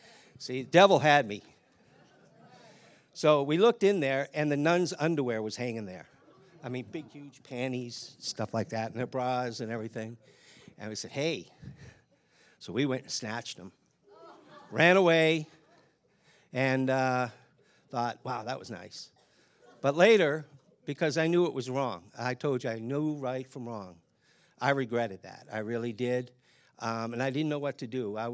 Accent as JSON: {"language": "English", "town": "Boston", "region": "Massachusetts", "country": "United States", "tie": "born there", "said": "In 1955, I was born in Boston to the father of a first-generation American-Italian."}